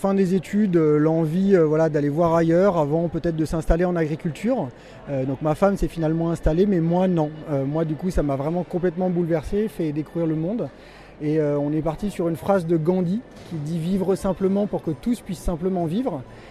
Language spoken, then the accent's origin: French; Auvergne-Rhône-Alpes, France; on est très ancré nous chez nous en Savoie, puisque du coup moi je suis passionné de montagne, ma femme est agricultrice là-bas.